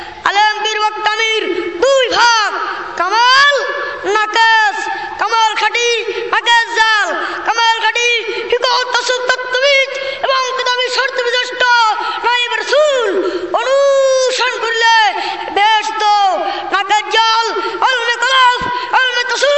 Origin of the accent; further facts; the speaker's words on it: Kuakata, Barisal Division, Bangladesh; আমার বাড়ি কুয়াকাটা পটুয়াখালী, আমি অত্র মাদ্রাসায় তৃতীয় শ্রেণীতে পড়ি।